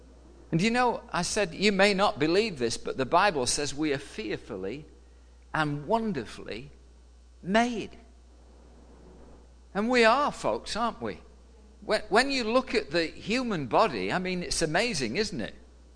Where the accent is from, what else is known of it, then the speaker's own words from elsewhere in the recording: United Kingdom; now in United States; So he says, "Where are you from?" And I always say Frankfurt. No. Originally, so I said, "Okay, I'm from the UK."